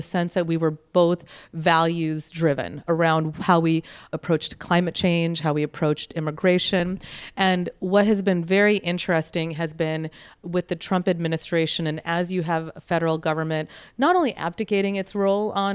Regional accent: United States; born or raised there; also born or lived in Sri Lanka

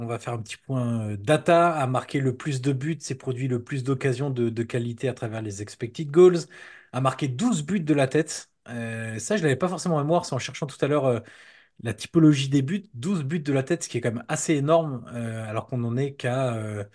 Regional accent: Auxerre, Burgundy-Franche-Comté, France; born there; je suis né à Auxerre et je le supporte donc je le connais très bien.

